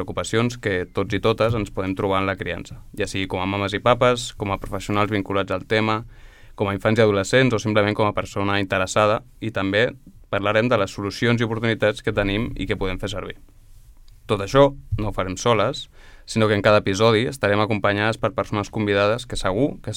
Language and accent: Catalan; Barcelona, Catalonia, Spain; sóc barceloní de tota la vida, tot i que amb una relació d'amor-odi amb la ciutat.